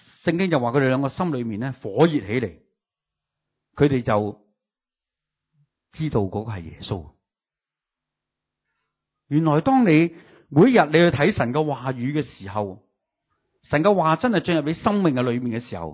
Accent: Hong Kong; 即係我哋香港人都应该有啲熟悉係咪

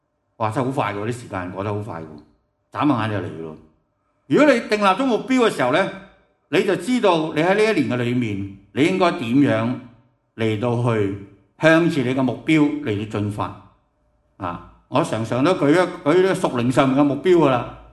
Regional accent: China; 很多時候我們中國人呢，很多時候就過新年了

